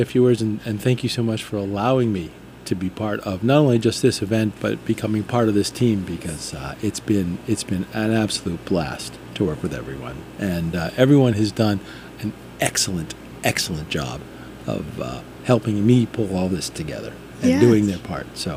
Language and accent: English; Virginia, United States; I'm from Northern Virginia, just outside our nation's capital.